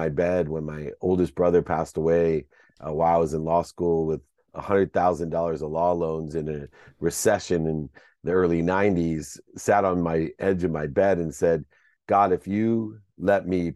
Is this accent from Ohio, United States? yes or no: yes; Akron, Ohio, United States; born there; Well, I was born in Akron, Ohio, which had, I think, a great impact on me